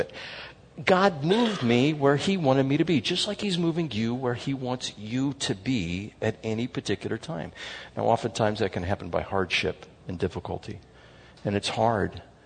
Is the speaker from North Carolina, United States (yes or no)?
no; San Diego, California, United States; born there; Me too, I was born in San Diego.